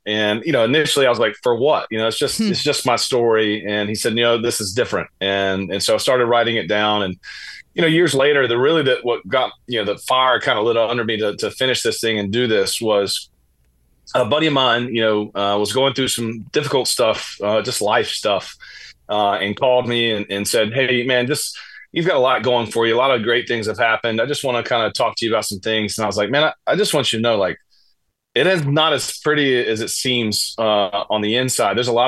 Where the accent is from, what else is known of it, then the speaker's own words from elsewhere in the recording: Georgia, United States; We grew up here in Georgia, just outside of Atlanta. So I was an Atlanta Braves fan my entire life.